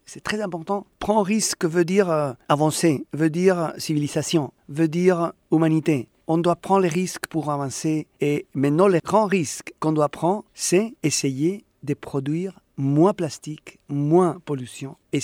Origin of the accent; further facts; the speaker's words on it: Pamplona, Navarre, Spain; French is a second language; Et je suis de Pampelune et à Saint-Sébastien, moi j'étais toujours surprise pour ce que j'appelle le mystère de l'horizon bleu.